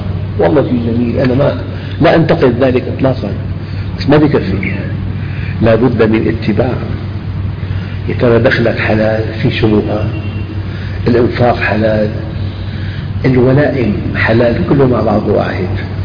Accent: Syria; نحن عندنا بالشام في نعوات تلصق على الجدران

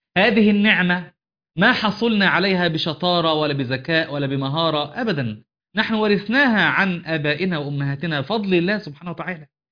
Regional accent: Egypt

